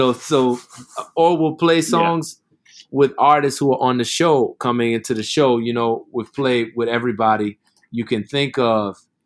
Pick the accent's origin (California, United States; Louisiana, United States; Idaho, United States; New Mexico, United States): Louisiana, United States; New Orleans; one day she was playing a rhythm that sounded like something that we played when I grew up in New Orleans.